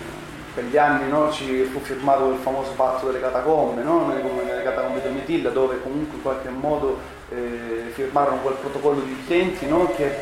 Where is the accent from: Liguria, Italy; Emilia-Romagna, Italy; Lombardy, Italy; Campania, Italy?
Emilia-Romagna, Italy; Bologna; born there; Io sono nato a Bologna, sono stato per 5 anni vissuto a Bologna perché papà era vice primario del Sant'Orsola di ginecologia, sì. quindi abbiamo un legame profondo con Bologna, ci torniamo spesso